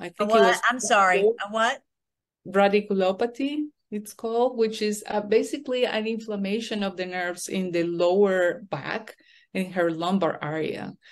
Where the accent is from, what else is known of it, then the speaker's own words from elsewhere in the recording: Colombia; English is a second language; now in United States; I'm originally from Colombia, and I was going there to see my family during the time of Thanksgiving. At the same time, I was in my process to become a citizen here.